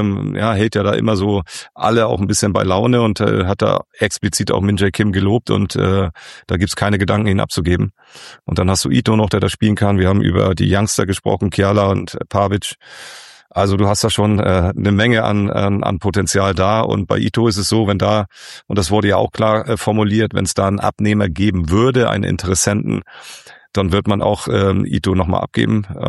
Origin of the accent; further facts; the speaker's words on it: Kiel, Schleswig-Holstein, Germany; ich gebürtiger Kieler bin und von der Ostsee komme